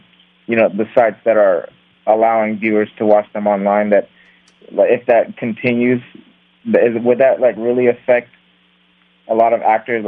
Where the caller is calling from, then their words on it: California, United States; California.